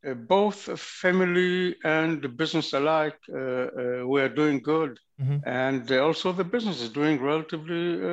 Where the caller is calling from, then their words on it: Tel Aviv, Tel Aviv District, Israel; Well, I'm joining from Tel Aviv